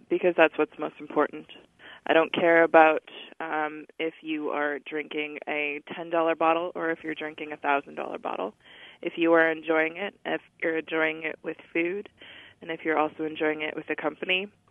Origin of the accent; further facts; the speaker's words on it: Wisconsin, United States; And growing up in Wisconsin, I never knew that I could do this for a living.